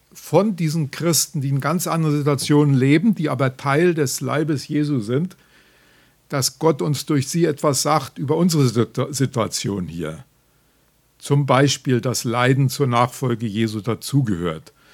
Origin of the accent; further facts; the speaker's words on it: Hesse, Germany; Ich komme aus Nordhessen, gar nicht so furchtbar weit von hier.